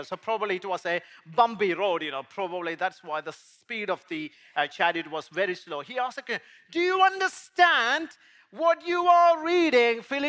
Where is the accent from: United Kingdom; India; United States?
India; I'm coming from India